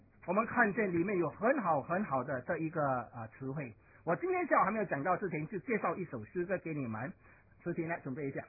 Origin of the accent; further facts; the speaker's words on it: China; 我们是中国人，我们是中华教会。